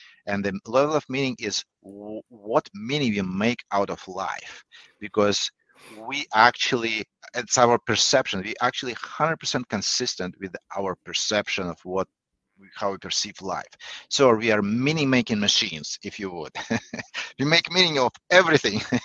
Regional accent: Saint Petersburg, Russia; English is a second language; I'm an immigrant, but I grew up in Russia. So we are Europeans in St. Petersburg.

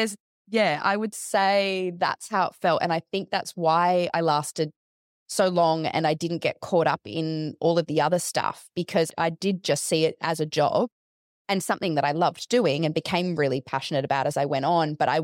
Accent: Australia; I think there's something really magical about being Australian in a lot of ways.

